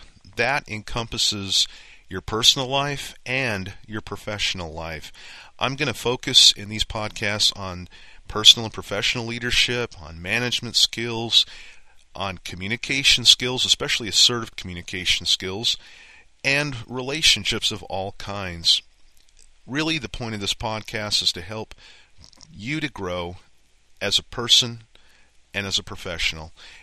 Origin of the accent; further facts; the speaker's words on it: Denver, Colorado, United States; also born or lived in South Dakota; I grew up in Denver, Colorado. I spent 18 years in South Dakota in the Black Hills, Spearfish, Rapid City area.